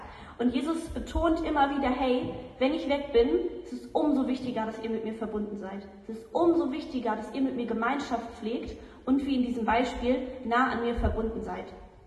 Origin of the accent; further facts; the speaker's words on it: Lower Saxony, Germany; now in Karlsruhe, Germany; ich bin 19 Jahre alt, ich komme eigentlich aus Niedersachsen, also ganz oben an der Nordsee, aber wohne im Moment in Karlsruhe bei der Bibelschule.